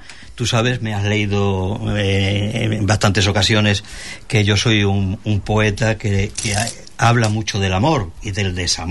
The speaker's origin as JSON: {"language": "Spanish", "town": "La Canaleja", "region": "Andalusia", "country": "Spain", "said": "Yo soy de una aldea pequeñita de Almonastela Real que se llama La Canaleja."}